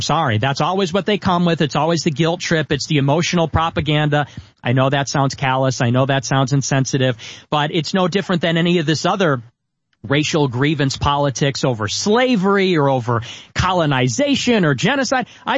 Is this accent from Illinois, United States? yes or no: yes; Chicago, Illinois, United States; I'm a Christian. I'm from Chicago. I was born in 1998.